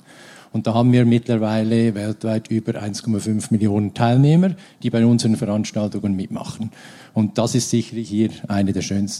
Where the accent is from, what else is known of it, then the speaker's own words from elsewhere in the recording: Switzerland; als Schweizer